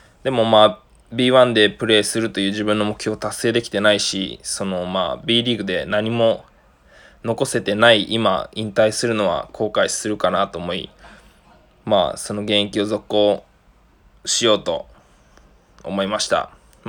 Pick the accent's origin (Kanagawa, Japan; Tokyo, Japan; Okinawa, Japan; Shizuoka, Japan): Kanagawa, Japan; Yokosuka; also born or lived in United States; アメリカ生まれで神奈川県の横須賀市育ちです。年齢は26歳、